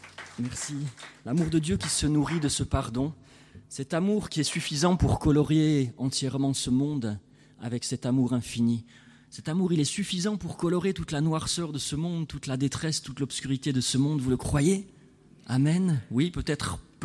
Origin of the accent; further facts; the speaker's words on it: La Chaux-de-Fonds, Neuchâtel, Switzerland; Je suis natif de la Chaux-de-Fonds, je vous le rappelle quand même